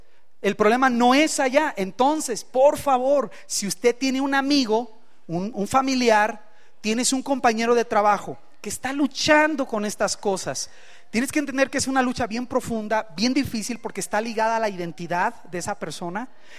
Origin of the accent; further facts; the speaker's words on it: Mexico; Somos, lamentablemente, como mexicanos, un pueblo idólatra